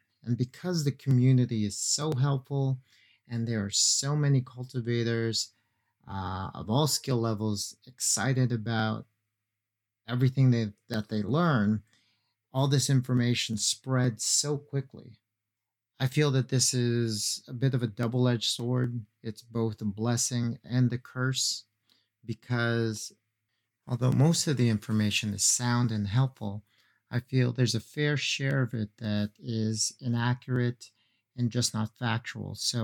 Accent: Canada; I am a Canadian ACMPR home grower.

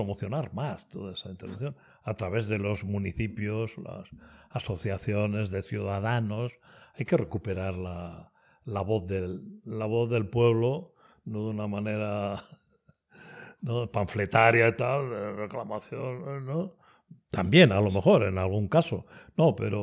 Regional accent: Mondragón, Basque Country, Spain; yo ya estoy contactando con mi pueblo, yo soy de Mondragón, ¿no? Soy del barrio Arrasate de Mondragón, cosa que no todos los de Mondragón pueden decir, ¿no?

